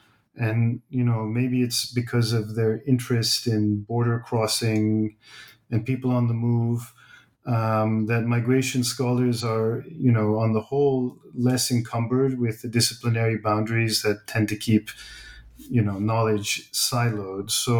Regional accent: United States; also born or lived in Turkey; My parents moved here. I was born in the States, but my whole life was back and forth.

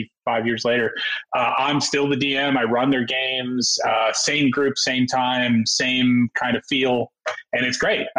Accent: New York, United States; So, you know, I grew up in New York. I did a lot of work for the big two there, DC and Marvel.

